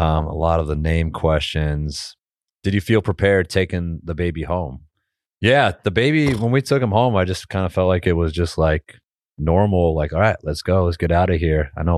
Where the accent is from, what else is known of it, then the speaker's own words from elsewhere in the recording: Windsor Locks, Connecticut, United States; Locks, I'm from Windsor Locks, Connecticut.